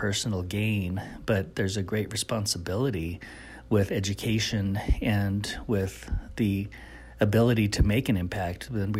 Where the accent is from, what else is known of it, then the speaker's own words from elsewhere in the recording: Kyle, South Dakota, United States; Well, I'm originally from Kyle, South Dakota, on the Pine Ridge Indian Reservation. And I was very fortunate to grow up in a family with a lot of traditional healers and medicine men.